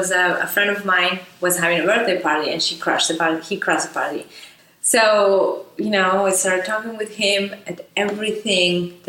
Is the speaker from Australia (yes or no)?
no; Argentina; now in New York, United States; Mm-hmm. I'm from Argentina. I'm an entrepreneur. Mm-hmm. I live now in New York.